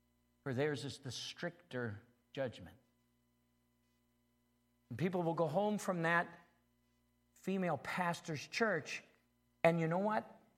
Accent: Ireland; I could give you my address in 20 minutes. I'm Irish. I'd probably tell you three stories and a joke

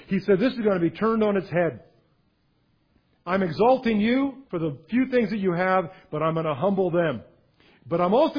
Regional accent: Santa Cruz, California, United States; born or raised there

